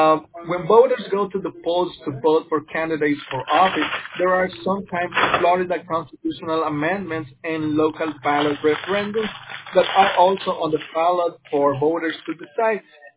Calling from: El Salvador; I'm calling you, from El Salvador.

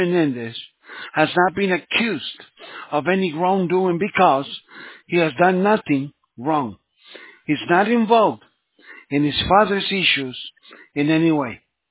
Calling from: California, United States; is because I'm calling you from California, okay?

